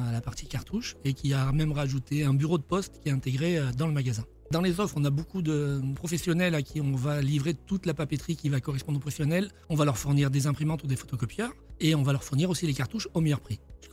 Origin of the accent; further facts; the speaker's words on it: Nice, Provence-Alpes-Côte d'Azur, France; Et comme je suis niçois et que j'aime bien la ville de Nice